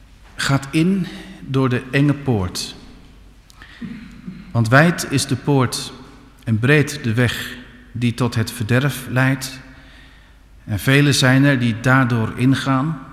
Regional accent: Dinxperlo, Gelderland, Netherlands; born there; Mijn geboortegrond is de Achterhoek, Dinxperlo, de Heurne.

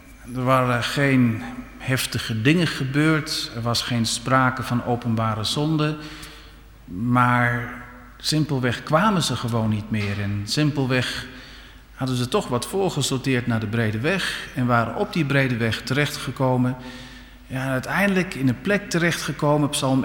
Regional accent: Dinxperlo, Gelderland, Netherlands; born there; Mijn geboortegrond is de Achterhoek, Dinxperlo, de Heurne.

